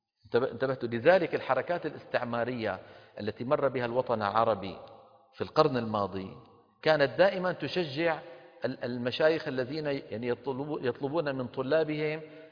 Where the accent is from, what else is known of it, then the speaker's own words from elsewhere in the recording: Damascus, Damascus Governorate, Syria; وعندنا في دمشق